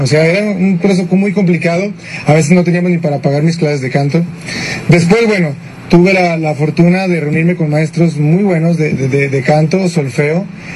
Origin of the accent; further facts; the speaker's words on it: Querétaro, Mexico; born there; also born or lived in Aguascalientes; yo nací en la ciudad de Querétaro y después me fui a la ciudad de Aguascalientes, ahí me registraron. Soy hijo de militares, mi papá es militar y mi mamá también, los dos ya están retirados, pero son militares.